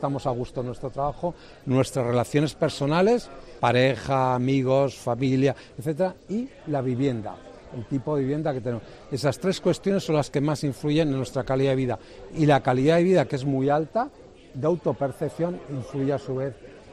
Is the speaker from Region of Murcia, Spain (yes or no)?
yes; Region of Murcia, Spain; nos hace una especie de retrato de cómo somos, como los murcianos, los habitantes de la región de Murcia